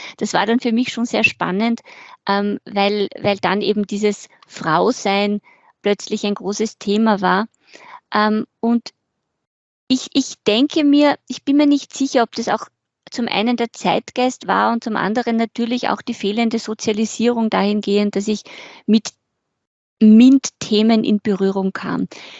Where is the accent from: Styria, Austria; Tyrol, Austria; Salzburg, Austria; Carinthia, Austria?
Carinthia, Austria; Ich bin in Kärnten groß geworden, in ein neusprachliches Gymnasium gegangen. Mit 18 war ich dann ein Jahr in Paris